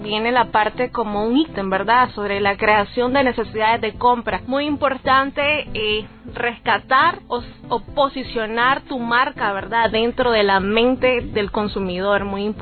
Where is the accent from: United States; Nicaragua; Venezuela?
Nicaragua; como nicaragüenses que somos